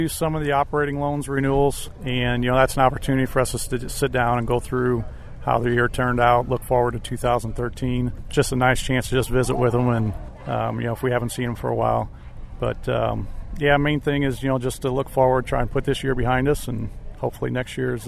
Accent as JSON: {"language": "English", "town": "Albers", "region": "Illinois", "country": "United States", "tie": "born or raised there", "said": "I grew up in Albers, and my family had a farm equipment dealership, so I grew up around there, and plus we also farmed kind of on the side as well."}